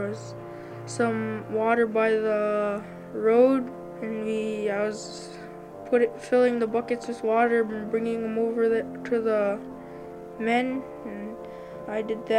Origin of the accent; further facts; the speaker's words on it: Koyuk, Alaska, United States; I'm from Koyuk, and I'm in 7th grade.